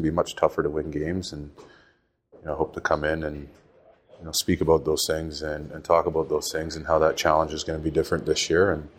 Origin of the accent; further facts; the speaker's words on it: Vancouver, British Columbia, Canada; Yeah, I'm from Vancouver, so I'm used to it, right?